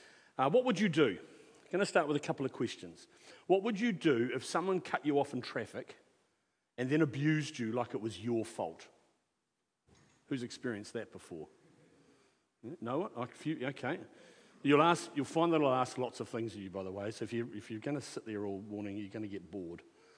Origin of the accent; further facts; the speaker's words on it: Palmerston North, Manawatū-Whanganui, New Zealand; I'm from Palmerston North, the place no one wants to go and the place everyone wants to leave.